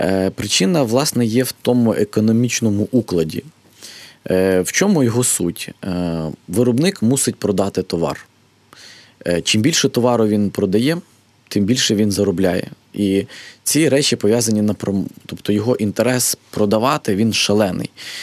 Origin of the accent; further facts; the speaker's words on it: Lviv, Lviv Oblast, Ukraine; я виріс у Львові на такому там теж масиві, звичайному спальному районі.